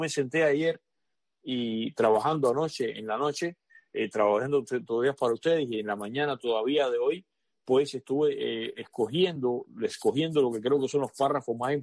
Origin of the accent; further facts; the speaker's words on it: Cuba; moved away as an adult; hasta que yo me fui de Cuba